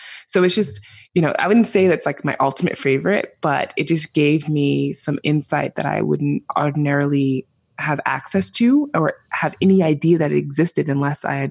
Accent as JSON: {"language": "English", "town": "New York City", "region": "New York", "country": "United States", "lives_now": "Iceland", "said": "So I'm from New York City and I don't look like I'm Icelandic, the typical Icelandic, right?"}